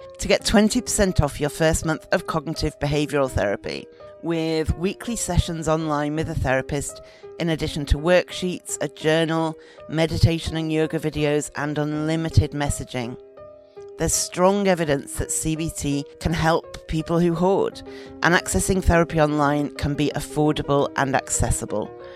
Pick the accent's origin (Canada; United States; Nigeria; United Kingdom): United Kingdom; As a Brit, I am contractually obliged to talk about the weather